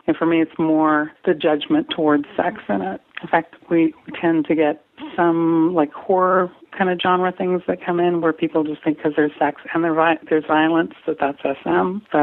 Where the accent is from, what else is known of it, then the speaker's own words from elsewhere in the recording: Portland, Oregon, United States; Oh, we hit Portland, my hometown.